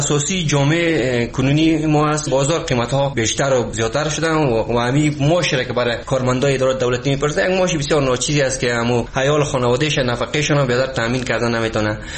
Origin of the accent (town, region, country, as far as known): Afghanistan